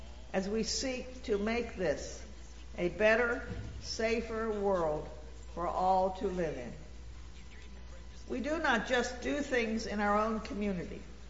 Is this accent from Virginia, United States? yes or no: yes; Virginia, United States; I grew up in Virginia in the era of the major racial segregation.